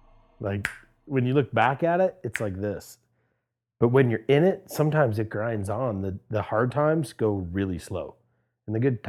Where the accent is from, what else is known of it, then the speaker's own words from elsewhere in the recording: Cleveland, Ohio, United States; now in Lake Tahoe, United States; but I'm from Cleveland, Ohio, and I made it to Lake Tahoe